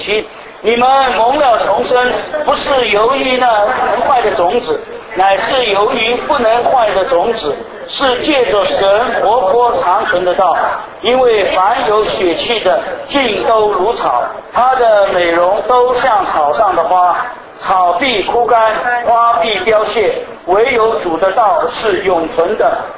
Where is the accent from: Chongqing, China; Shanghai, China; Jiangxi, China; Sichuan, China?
Shanghai, China; born there; 我生在上海，从来没有见过这个谷子，好像都只吃饭吃米